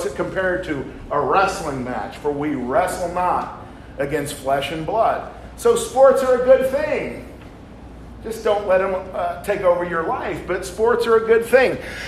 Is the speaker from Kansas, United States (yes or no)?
yes; Kansas, United States; now in Pensacola, United States; I've been in Pensacola, Florida for 18 years. I'm originally from Western Kansas.